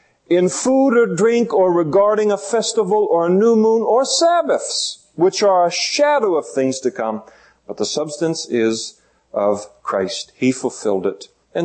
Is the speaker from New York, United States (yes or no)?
no; Napa, California, United States; We grew up in Napa, and I became a Christian in Napa